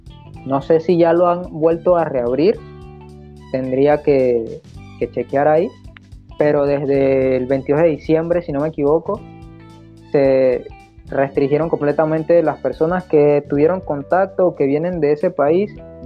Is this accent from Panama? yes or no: yes; Panama; y como panameños, como individuos, interesarnos más en lo que nos ofrece nuestro propio país.